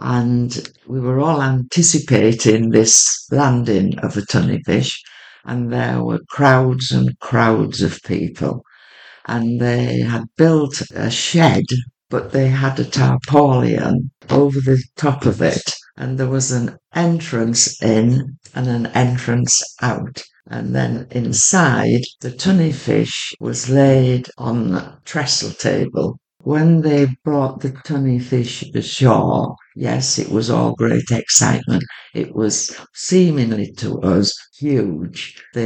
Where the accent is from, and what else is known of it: England, United Kingdom; born there